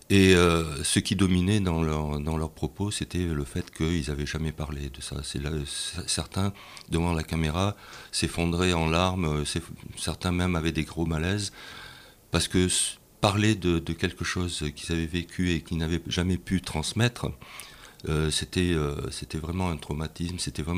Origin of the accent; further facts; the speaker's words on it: France; un peu à travers le monde et notamment bon, chez nous en France